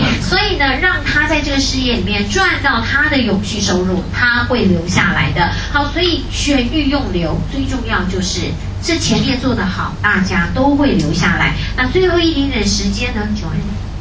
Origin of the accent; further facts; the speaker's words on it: Taiwan; 我们台湾人哦，好重视所谓 emoji 的事情